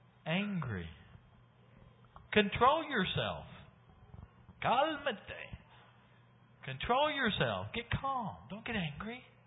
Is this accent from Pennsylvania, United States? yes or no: no; Georgia, United States; also born or lived in Tennessee; now I'm from Georgia. I was actually born in Tennessee.